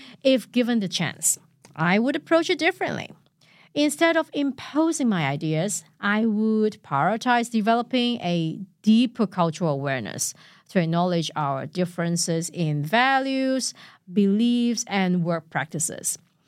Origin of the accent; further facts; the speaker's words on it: Hong Kong; I was born and raised in the British colonial Hong Kong. Being trilingual allowed me to have the awareness of both Western and Eastern cultures.